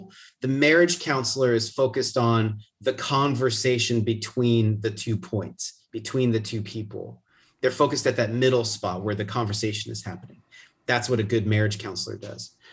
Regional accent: West Coast, United States; I'm just thinking, I grew up on the West Coast, so I'm thinking of like, you can drive the I-5 through California

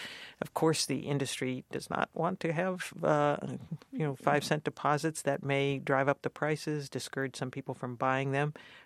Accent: Youngstown, Ohio, United States; born or raised there

